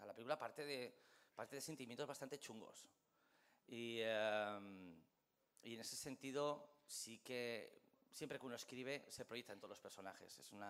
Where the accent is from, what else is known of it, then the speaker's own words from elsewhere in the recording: Madrid, Community of Madrid, Spain; also born or lived in Cabezón de la Sal; yo soy de Madrid, pero vengo de Cabezón de la Sal. Y para mí Cabezón de la Sal es el lugar de donde vengo